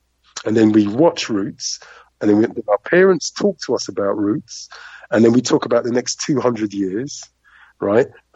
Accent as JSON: {"language": "English", "country": "Jamaica", "lives_now": "United Kingdom", "said": "She didn't know nothing about Marcus Garvey, nothing at all, even though we're Jamaican."}